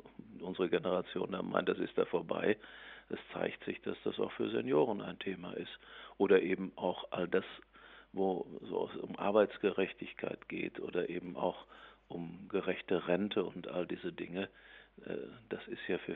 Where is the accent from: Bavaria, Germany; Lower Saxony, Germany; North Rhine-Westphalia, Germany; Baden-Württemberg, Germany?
North Rhine-Westphalia, Germany; Dortmund; in Dortmund, was meine Heimat ist und wo ich das immer auch schon seit meinen Kindertagen als ganz selbstverständlich erfahren habe